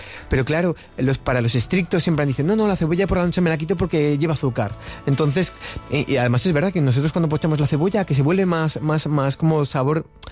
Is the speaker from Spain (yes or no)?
yes; Aragon, Spain; Claro, decíamos, sí, sí, es nuestro, es de aquí, de Aragón